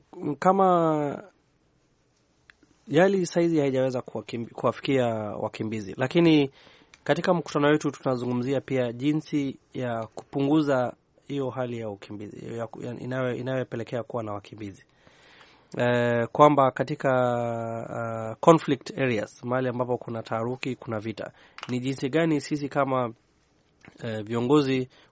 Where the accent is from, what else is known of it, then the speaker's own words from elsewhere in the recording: Kilgoris, Narok County, Kenya; sehemu ambayo mimi natoka, sehemu ya Kilgoris